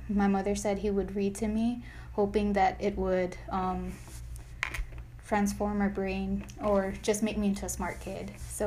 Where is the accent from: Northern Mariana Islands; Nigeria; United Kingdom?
Northern Mariana Islands; Rota; also born or lived in Guam; now in Harrisonburg, United States; I'm from Rota, an island south of Guam.